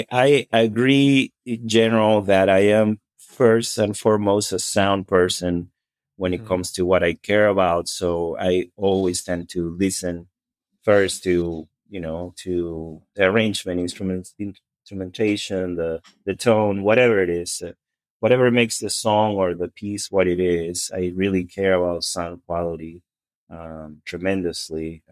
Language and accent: English; Venezuela; I was in South America. I had no access to any sort of weird music growing up in Venezuela.